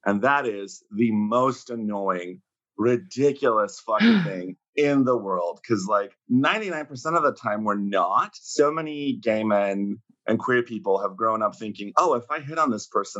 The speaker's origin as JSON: {"language": "English", "region": "California", "country": "United States", "tie": "born or raised there", "said": "because I grew up in the Bay Area, and the Bay Area, you know, whether we like it or not, is more friendly towards queer people and towards gay men."}